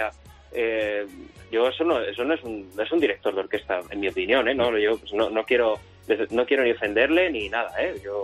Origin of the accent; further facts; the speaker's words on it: Salamanca, Castile and León, Spain; porque soy de Salamanca, pues mira, sería un placer muy grande.